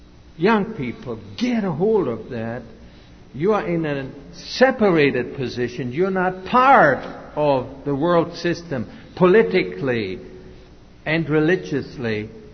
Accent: Germany; When I was growing up in Germany

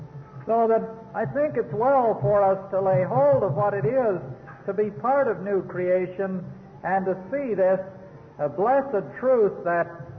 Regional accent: Canada; Because we belong to the nation of Israel? Because I'm a Canadian? Because some are Americans? No, not at all.

